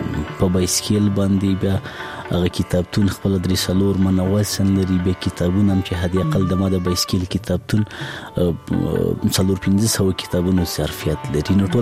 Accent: Laghman, Afghanistan; زه په لغمان کې پیدا سویم، په لغمان کې رالوی سویم، خوانسیم په لغمان کې لوسته

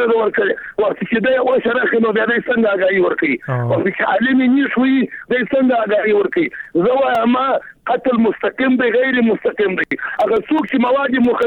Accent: Jowzjan, Afghanistan; زه به هلمند د نه یم زه د جوزجان سمې پښتون یم

